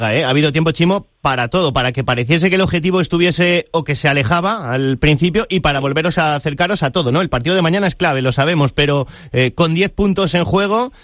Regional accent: Ibi, Valencian Community, Spain; Sabes que soy de IBI

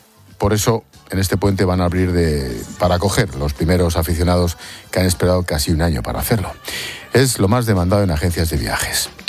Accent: Spain; Lo que es obvio es que somos españoles, siempre tenemos que esperar al último momento para comprarla.

